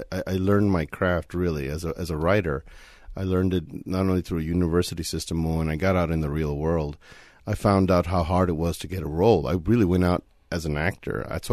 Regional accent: El Paso, Texas, United States; I'm from El Paso, Texas. My parents came from Mexico, and I was born in El Paso.

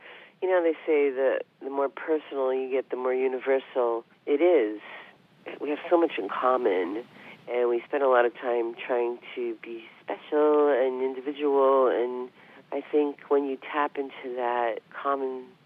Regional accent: New York, United States; I had a best friend named Heidi Ashkenazi growing up in Long Island

